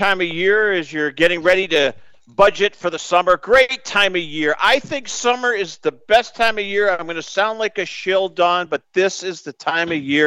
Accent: Northeast, United States; You can tell I grew up in the Northeast.

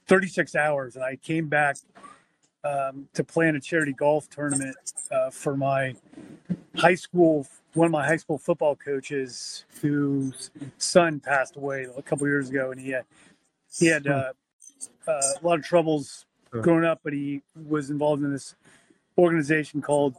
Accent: California, United States; I grew up wrestling in California with under the tutelage of these two brothers named David and Mark Schultz

